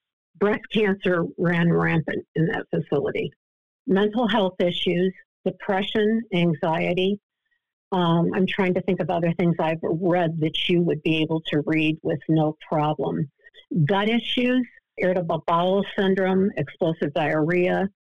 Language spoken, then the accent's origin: English; Clinton, Iowa, United States; a reading at the spiritualist church in my hometown of Clinton, Iowa.